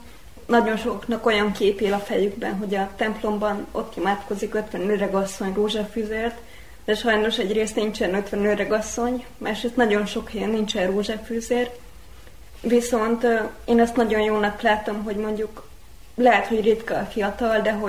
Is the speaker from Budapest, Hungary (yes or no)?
no; Győr, Győr-Moson-Sopron, Hungary; győri származású vagyok, 28 éves